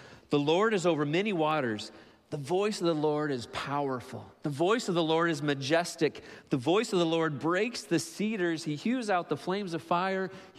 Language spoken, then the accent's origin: English; Joplin, Missouri, United States; I grew up in Joplin, Missouri, and I wasn't there when the big F5 went through in 2011 and it destroyed the town, but I have been there.